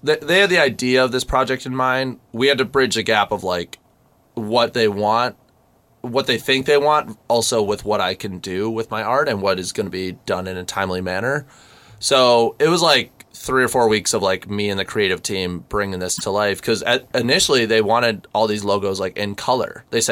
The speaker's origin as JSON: {"language": "English", "town": "Milwaukee", "region": "Wisconsin", "country": "United States", "tie": "born or raised there", "said": "I mean, I'm a Milwaukee kid. I grew up in Wisconsin."}